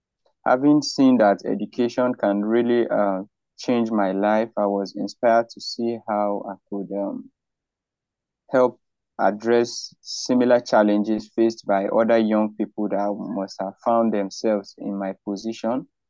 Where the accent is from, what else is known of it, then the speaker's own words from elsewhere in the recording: Benue, Nigeria; from Nigeria, Benue State in Nigeria.